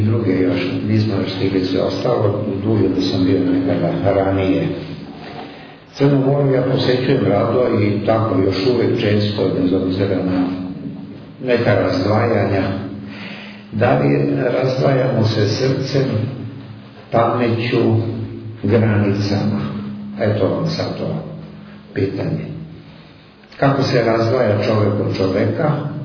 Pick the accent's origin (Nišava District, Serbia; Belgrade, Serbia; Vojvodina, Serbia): Belgrade, Serbia; kuća bila tradicionalno religiozna, mi smo iz Beograda i otac i majka i ja.